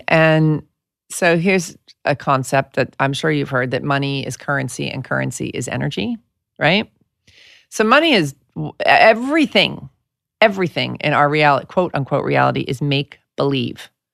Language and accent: English; New York, United States; I'm from New York. I'm really snarky. I was too cool for school.